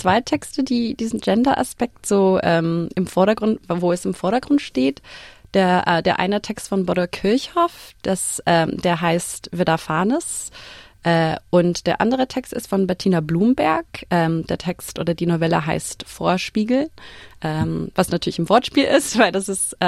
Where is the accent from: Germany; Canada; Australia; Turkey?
Australia; Melbourne, Victoria; first language English; German is a second language; ich bin hier in Melbourne aufgewachsen und habe Deutsch in der Schule gelernt. Mein Großvater hat nie Deutsch mit meiner Mutter gesprochen, deswegen hatten wir nur Englisch zu Hause, obwohl er aus Wien war.